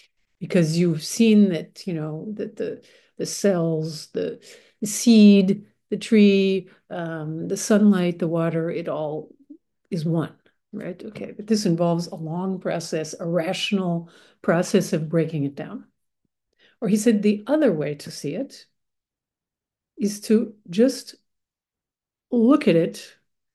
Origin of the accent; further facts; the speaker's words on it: Minneapolis, Minnesota, United States; moved away as an adult; now in France; because I was born and raised in Minneapolis, I lived there until I moved to France.